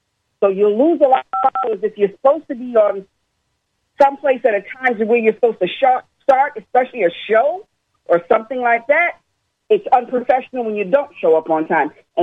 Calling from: Miami, Florida, United States; I'm calling from Miami.

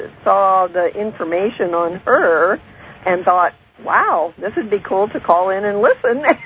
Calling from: Elkhart, Indiana, United States; from Northern Indiana, Elkhart

